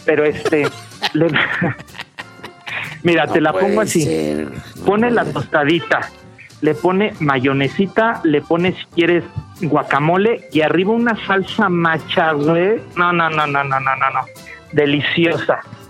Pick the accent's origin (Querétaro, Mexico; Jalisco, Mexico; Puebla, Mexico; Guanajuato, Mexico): Jalisco, Mexico; Tonalá; Nada más porque dije que soy de Tonalá, Jalisco.